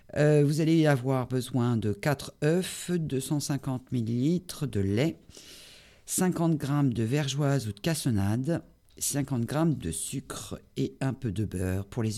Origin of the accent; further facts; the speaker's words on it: Loos, Hauts-de-France, France; c'est un des plats de ma région, puisque je suis du Nord, Pas-de-Calais, et je suis née à Loos.